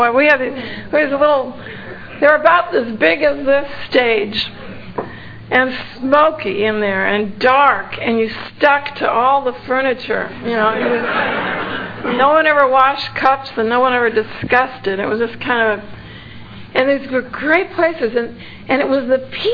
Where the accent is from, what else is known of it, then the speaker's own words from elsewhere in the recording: California, United States; Well, I'm from California, so I think about this stuff a lot.